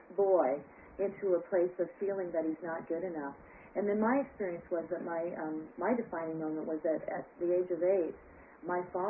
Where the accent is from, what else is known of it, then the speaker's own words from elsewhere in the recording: Montreal, Quebec, Canada; also born or lived in Toronto; I was born in Montreal